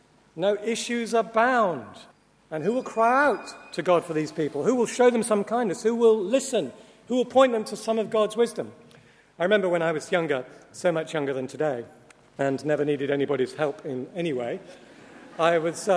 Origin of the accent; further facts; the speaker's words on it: Scotland, United Kingdom; I don't want to be racist, but I'm Scottish and Jewish, and this is costing me a fortune going up and down in this letter.